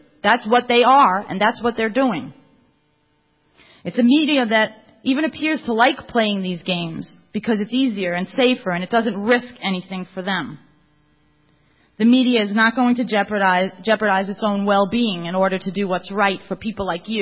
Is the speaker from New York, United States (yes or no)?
yes; New York, United States; 19 of them were firemen, and I'm from New York.